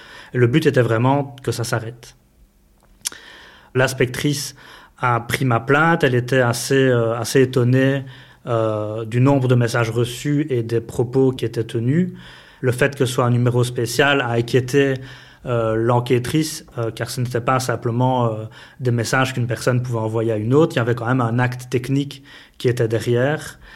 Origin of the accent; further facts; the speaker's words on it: Grâce-Hollogne, Wallonia, Belgium; J'ai grandi à Graisselogne, donc une commune proche de la ville de Liège.